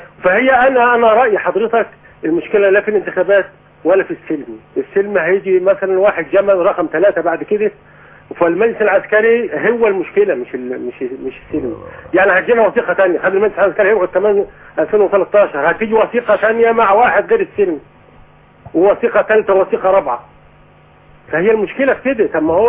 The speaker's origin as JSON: {"language": "Arabic", "region": "Kafr El Sheikh Governorate", "country": "Egypt", "said": "انا من كفر الشيخ وباجي، بسيب شغل وباجي"}